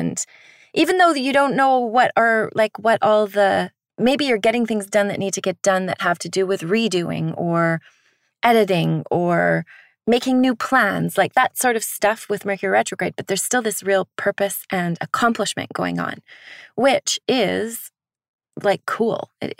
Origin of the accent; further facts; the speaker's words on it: Canada; I'm from Canada